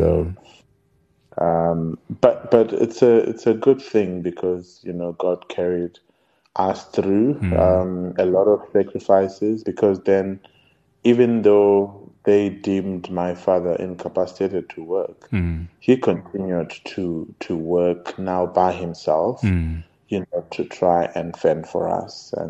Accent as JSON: {"language": "English", "region": "Harare", "country": "Zimbabwe", "tie": "born or raised there", "said": "So I lived with mom, and then we came back to Harare, and from there, I grew up in Mashonaland, not in Matabeleland."}